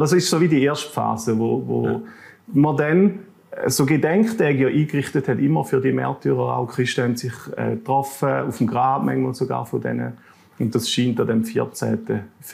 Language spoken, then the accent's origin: German; Thurgau, Switzerland; Also ich bin mir auch aufgewachsen in der Ostschweiz, im Thurgau.